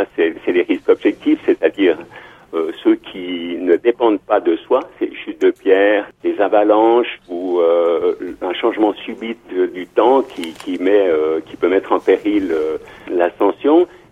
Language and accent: French; Sion, Valais, Switzerland; born there; je suis né en Valais à Sion et en fait le Valais, la plaine du Rhône est entourée de montagnes